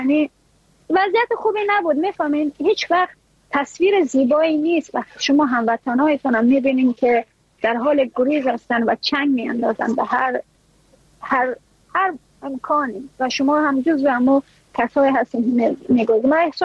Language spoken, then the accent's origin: Persian; Afghanistan; ما اگر از افغانستان بر آمدیم